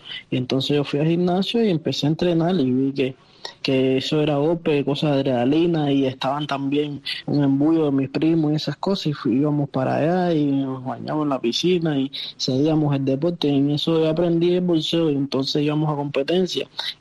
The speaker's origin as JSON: {"language": "Spanish", "town": "Cotorro", "region": "Havana", "country": "Cuba", "tie": "born there", "said": "Sí, mismo, el 8 de febrero, en La Habana."}